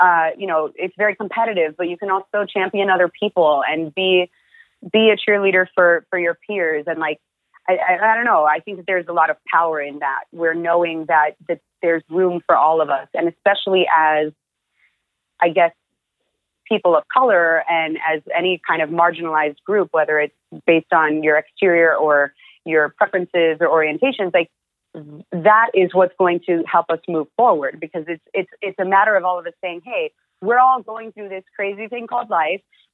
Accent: Atlanta, Georgia, United States; born there; I'm Cuban Salvadoran, but I was born in Atlanta, Georgia.

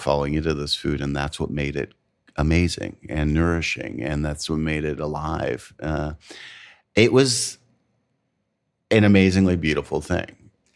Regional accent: Canada; now in United States; I'm Canadian and I live in the South. Mm-hmm. I am not from the South. I was not born here.

